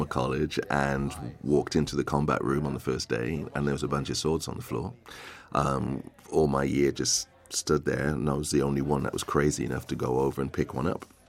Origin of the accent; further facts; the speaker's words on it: Wolverhampton, West Midlands, United Kingdom; being in various choirs, being in various groups outside of school, Wolverhampton Youth Theatre, so born and bred in Wolverhampton.